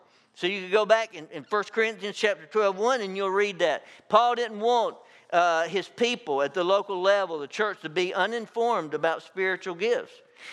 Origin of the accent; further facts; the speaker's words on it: Georgia, United States; I am from Georgia, for all you who think I'm from Boston, I'm not. I'm from Georgia, okay?